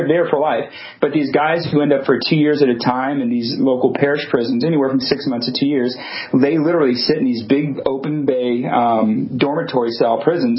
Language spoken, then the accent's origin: English; Louisiana, United States; now in Portland, United States; So I am in Portland right now, but I'm originally from Louisiana.